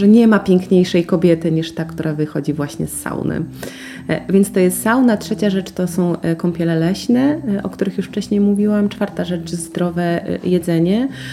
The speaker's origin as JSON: {"language": "Polish", "region": "Pomeranian Voivodeship", "country": "Poland", "said": "Pochodzę z Kaszub, święta spędzaliśmy u moich rodziców."}